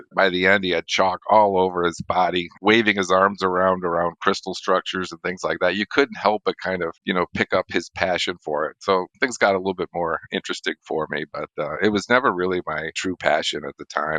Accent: Illinois, United States; Yeah, I grew up in Northern Illinois. There wasn't a lot to do, basically surrounded by cornfields.

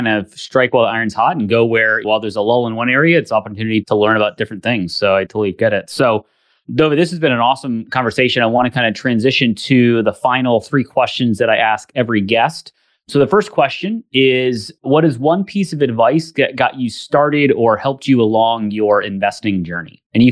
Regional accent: Northeast, United States; even though I grew up in the Northeast.

